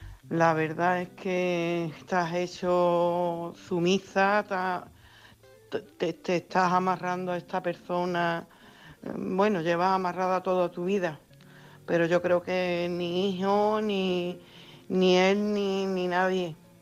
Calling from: Coria, Extremadura, Spain

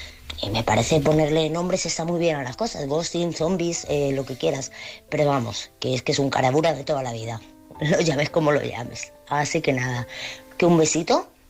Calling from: Madrid, Community of Madrid, Spain; de Madrid

